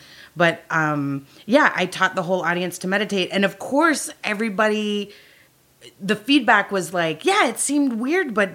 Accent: Grand Prairie, Texas, United States; Now, I'm from Grand Prairie, Texas. It's a suburb of Dallas, but has a real country bend to it.

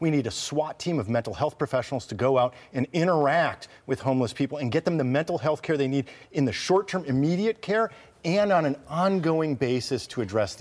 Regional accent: Midwest, United States; now in Los Angeles, United States; I'm originally from the Midwest, where you freeze to death if you're unhoused at night.

